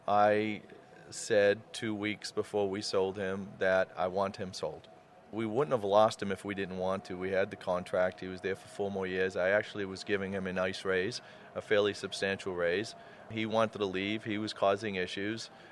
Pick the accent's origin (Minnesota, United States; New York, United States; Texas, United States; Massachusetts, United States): Massachusetts, United States; Boston; So my family was 100% Italian, and I grew up in Boston in the North End, which was the largest Italian population.